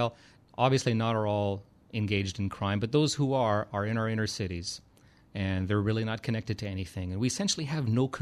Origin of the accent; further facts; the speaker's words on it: Alberta, Canada; I did a lot of growing up in Alberta, in Canada, in the prairies, in the snow.